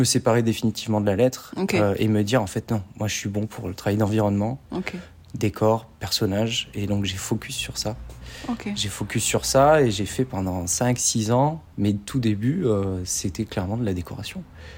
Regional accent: Avignon, Provence-Alpes-Côte d'Azur, France; Je suis originaire d'Avignon. Mmh. Et je suis né un beau matin d'un 23 mai 1993.

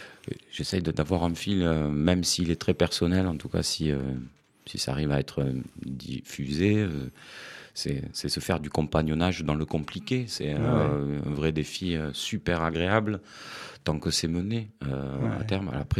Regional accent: Savigny-sur-Orge, Île-de-France, France; born there; Je ne suis pas né à Montpellier, non, je suis né à Savigny-sur-Orge.

